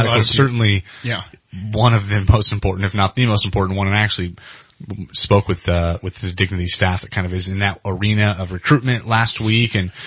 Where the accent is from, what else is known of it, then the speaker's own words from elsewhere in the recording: Weaverville, California, United States; working for Congressman Herger brought me to Reading. I'm from Weaverville originally, but I hadn't really planned to live in Reading.